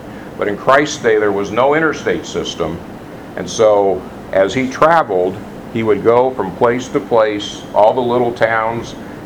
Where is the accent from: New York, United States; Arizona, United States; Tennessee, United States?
Arizona, United States; Phoenix; also born or lived in Dallas; Don't forget, I grew up in Phoenix. I lived in Dallas.